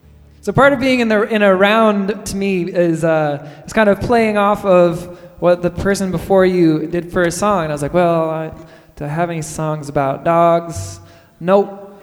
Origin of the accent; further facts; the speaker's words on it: Portland, Maine, United States; And I'm from Portland, Maine, and I was recently at this coffee shop.